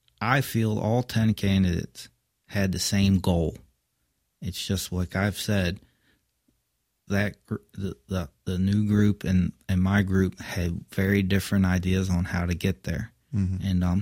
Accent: Ocean City, United States; We're uniquely blessed in Ocean City. It's why I call it my hometown.

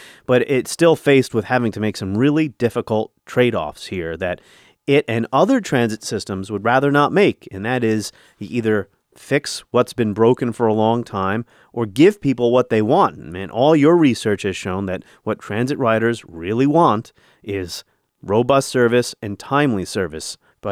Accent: New York City, New York, United States; Well, in your city of New York, my hometown, you have the New York City subway system

